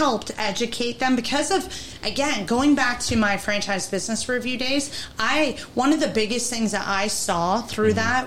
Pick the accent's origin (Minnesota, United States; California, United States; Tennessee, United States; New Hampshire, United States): New Hampshire, United States; accent: Boston; and I'm from New England, from northern New Hampshire. I have a very heavy Boston accent, but I learned how to hide it.